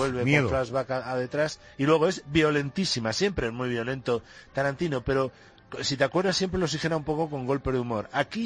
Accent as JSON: {"language": "Spanish", "town": "Madrid", "region": "Community of Madrid", "country": "Spain", "said": "Yo soy de Madrid, del barrio Malasaña, calle Divino Pastor"}